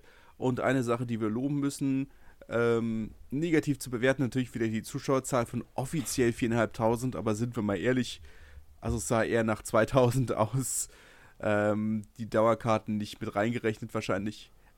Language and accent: German; Berlin, Germany; das sagt man ja nicht oft als Berliner